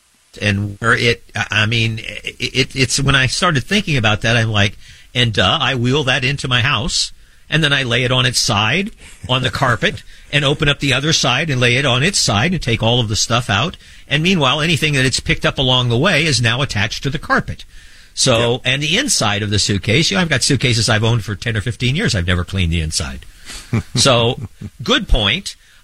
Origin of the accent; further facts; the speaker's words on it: Midwest, United States; I'm from the Midwest, so you know, if it doesn't have meat or potatoes on the plate, then really and truly, what's the point?